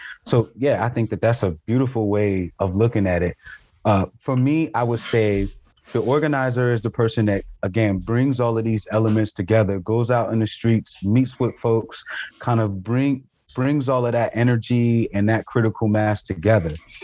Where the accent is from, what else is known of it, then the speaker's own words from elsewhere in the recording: Chesapeake Bay, United States; And I grew up outside of the Chesapeake Bay. So I remember days of getting up 5:30, 6 o'clock in the morning.